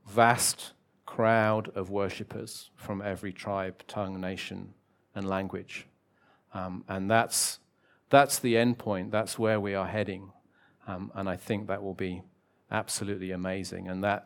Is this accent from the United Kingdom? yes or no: yes; United Kingdom; There's nothing wrong with being British. Well, maybe a few things, but only I can say that.